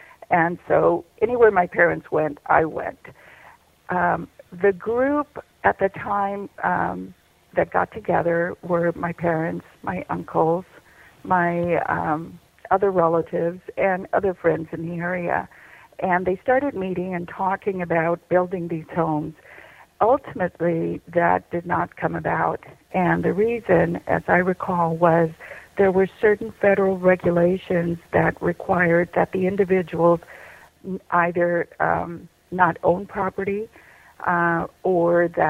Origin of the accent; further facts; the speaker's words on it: Porterville, California, United States; also born or lived in Texas; I was born in Texas, grew up in Porterville, California. I lived in Porterville basically until 1969, and then went on to college, to university, law school.